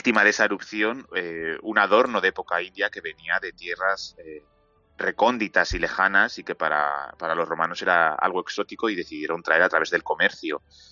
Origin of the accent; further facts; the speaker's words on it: Castilla-La Mancha, Spain; yo que soy de Castilla-La Mancha en mi pueblo